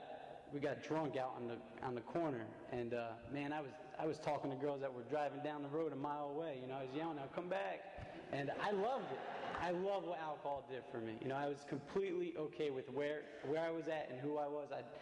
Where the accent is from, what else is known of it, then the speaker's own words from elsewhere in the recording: Paterson, New Jersey, United States; born there; I was born in Paterson, New Jersey, I don't remember a lot about my childhood.